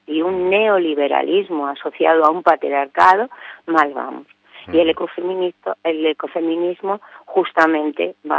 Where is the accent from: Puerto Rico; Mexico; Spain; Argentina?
Spain; Castile and León; mi tierra carballesa de Zamora también, porque yo tengo tres abuelos. Mis tres abuelos eran gallegos, lucenses, pero el otro abuelo era de la Carballeda sanabresa, al borde de Ourense.